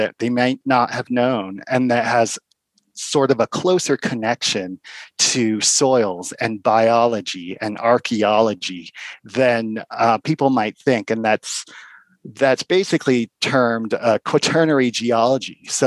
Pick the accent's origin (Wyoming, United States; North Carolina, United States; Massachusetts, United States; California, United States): California, United States; now in Silver City, United States; Well, the interesting thing is I'm from California, and you would think that the geology in California is the most diverse. And that, so I was surprised when I moved to Silver City